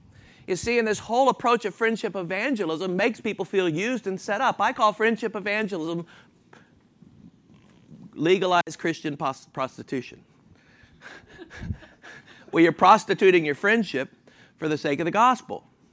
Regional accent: Miami, Florida, United States; now in Philadelphia, United States; I'm from Philadelphia. From Miami, but you know, I'm in Philadelphia now.

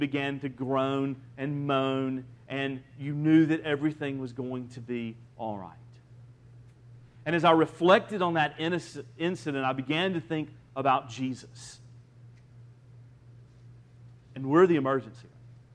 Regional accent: Alabama, United States; Now, I grew up in Alabama, and I think many of you grew up in the South, and we live in the South.

